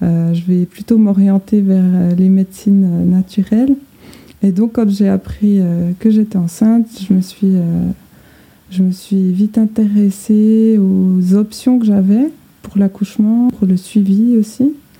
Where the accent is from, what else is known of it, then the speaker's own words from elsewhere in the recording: Switzerland; j'ai 33 ans. Et je suis suisse, donc peut-être que vous entendrez mon accent.